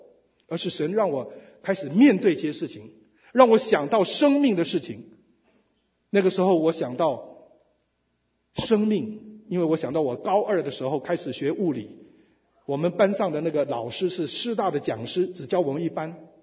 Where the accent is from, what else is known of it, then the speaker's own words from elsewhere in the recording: Gulangyu, Fujian, China; 我是基督徒，我有灵性的修养，我是鼓浪屿长大的。